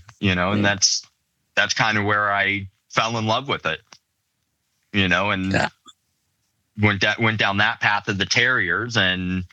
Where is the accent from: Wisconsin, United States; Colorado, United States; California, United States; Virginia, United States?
Colorado, United States; growing up in Colorado, we did Colorado, Wyoming, you know, would go to Arizona on a rare occasion, just the surrounding states.